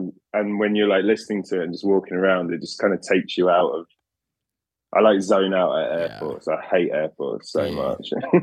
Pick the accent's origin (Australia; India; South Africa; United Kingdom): United Kingdom; England; now in Los Angeles, United States; I mean, we grew up in England. They don't really teach Spanish at school. We learned French.